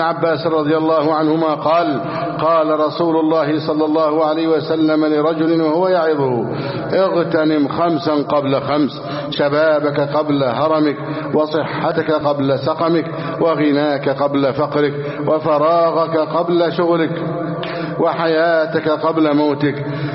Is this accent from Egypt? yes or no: yes; Egypt; بلدنا مصر